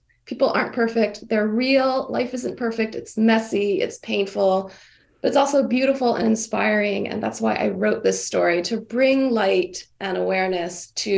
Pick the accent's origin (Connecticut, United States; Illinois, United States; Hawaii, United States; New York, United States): Hawaii, United States; all of my personal experiences growing up in Hawaii in a Vietnamese-American refugee family.